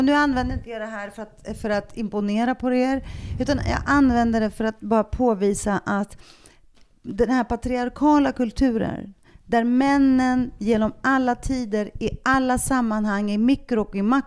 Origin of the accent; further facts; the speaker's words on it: Stockholm, Stockholm County, Sweden; som invandrartjej i Sveriges mest stigmatiserade och fattigaste förort Rinkeby, där jag växte upp i en trasig familj utan förutsättningar och bildningar och positioner, utan arv.